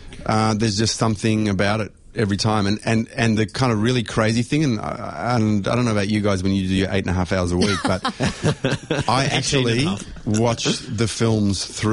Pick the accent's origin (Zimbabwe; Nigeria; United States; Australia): Australia; being, you know, of Israeli parentage and being brought up as an Australian Jew